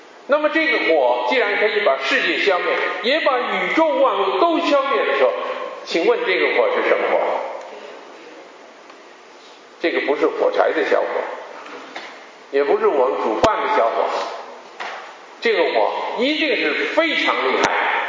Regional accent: Beijing, China; accent: Beijing; also born or lived in Tianjin; 我在天津五年的时候，后来五岁的时候我们到北京去，我就住在北京，一直是住在十岁的时候。换句话说，就是我在北京有五年的时候。

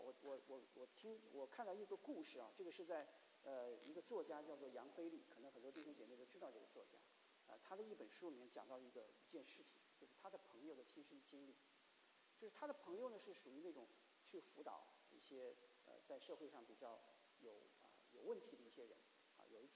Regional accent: China; 那我们中国人也，我们从历史上我们可以看到，我们的先圣先贤，我们一直在教导我们要去宽恕别人

